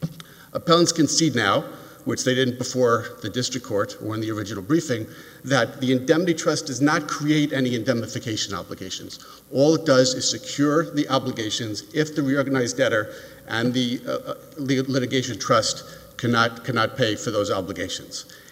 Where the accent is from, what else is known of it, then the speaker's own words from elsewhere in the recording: New York, United States; Well, I'm from New York. I do talk fast.